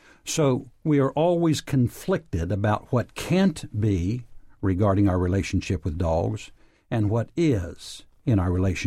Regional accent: Huntington, West Virginia, United States; And so now Cabell Huntington Hospital in my hometown is building a children's hospital.

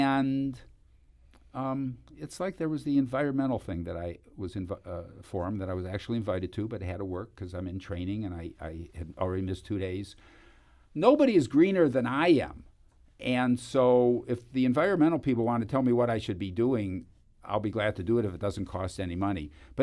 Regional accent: Cleveland, Ohio, United States; I come from Cleveland, you know, that was a city within Cuyahoga County.

